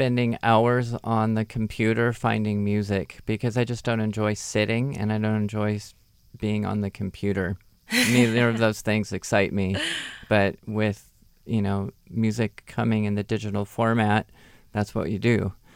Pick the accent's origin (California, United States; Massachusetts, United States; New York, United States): California, United States; Long Beach; now in Pasadena, United States; I grew up in Long Beach. I've lived in urban areas, suburban areas. I live in Pasadena now all my life